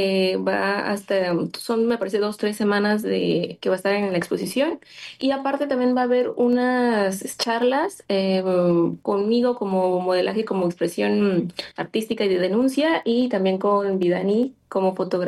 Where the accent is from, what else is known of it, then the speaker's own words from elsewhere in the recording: Oaxaca, Mexico; moved away; nosotros realmente somos oaxaqueños, nos acabamos de mudar